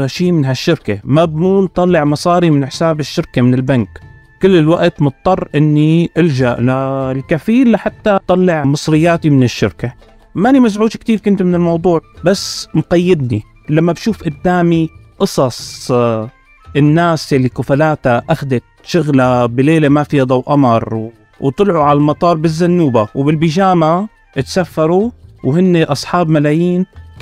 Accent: Riyadh, Riyadh Province, Saudi Arabia; also born or lived in Syria; ولدت بالرياض، تربيت بالمدارس الحكومية بالرياض. أنا هذا الشاب السوري اللي بيلبس توب وبيلبس شماغ وعايش مع البدو.

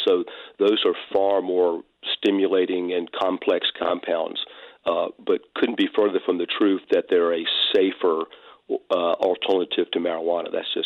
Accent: Richmond, United States; I grew up in Richmond too.

